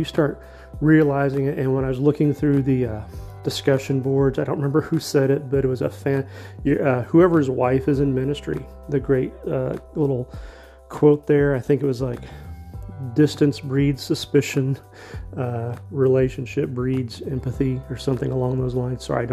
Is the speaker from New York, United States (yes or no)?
no; Wichita, Kansas, United States; I'm from Wichita. I grew up in Plainview. If you don't know, Plainview is not a booming economic part of Wichita.